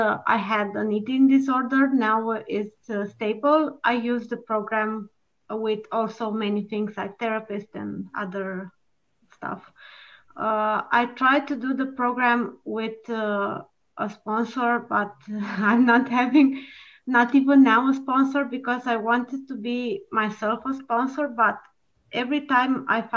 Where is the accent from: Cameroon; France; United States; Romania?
Romania; English is a second language; from Romania, adult child.